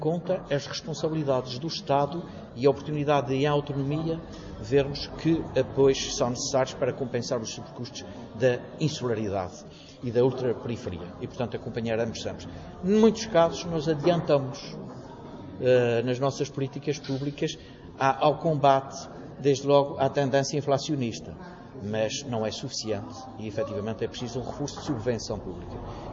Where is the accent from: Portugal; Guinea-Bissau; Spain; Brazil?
Portugal; Azores; nós somos açorianos, portugueses